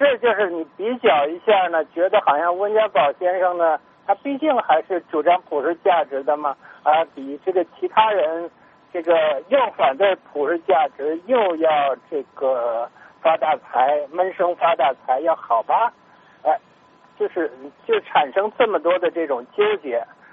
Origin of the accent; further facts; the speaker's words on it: China; 我们中国人民的老朋友